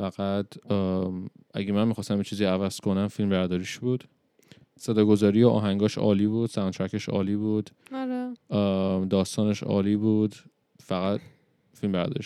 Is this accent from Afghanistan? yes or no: no; Iran; moved away; ما که اینجا به دنیا نیومدیم، ما تو ایران بزرگ شدیم،